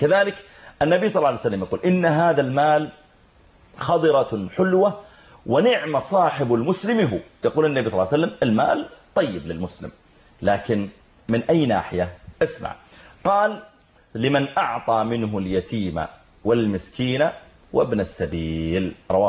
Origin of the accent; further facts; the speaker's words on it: Saudi Arabia; لو تيسر أن الإنسان سواء عندنا في السعودية أو في دول الخليج